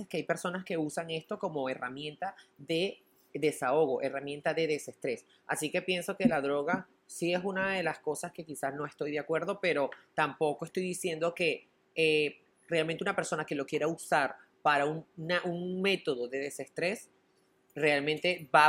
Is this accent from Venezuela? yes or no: yes; Venezuela; tenemos la oportunidad de, como venezolanos, nosotros mismos levantarla. Por eso es que yo regreso a Venezuela